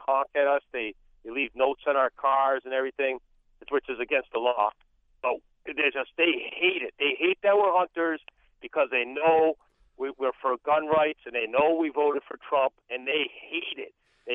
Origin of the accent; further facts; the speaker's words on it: Massachusetts, United States; I grew up in the Berkshires. I'm from Springfield. I grew up in the Berkshires hunting and fishing up in the, like, Otis and stuff.